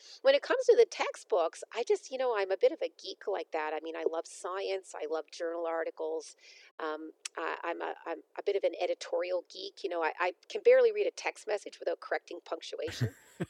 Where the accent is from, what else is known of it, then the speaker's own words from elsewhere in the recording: Canada; being a Canadian practitioner